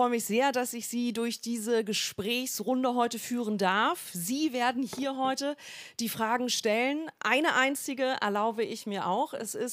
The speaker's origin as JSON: {"language": "German", "region": "Berlin", "country": "Germany", "said": "Ich auch als Berlinerin darf sagen, Berlin wäre eigentlich nur halb so schön, wenn es Brandenburg nicht drumherum gäbe."}